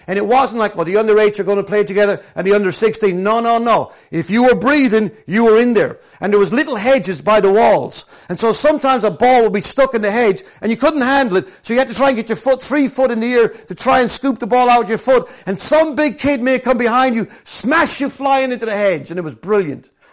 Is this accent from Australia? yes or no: no; Ireland; When I was a kid growing up in Ireland, it was wonderful.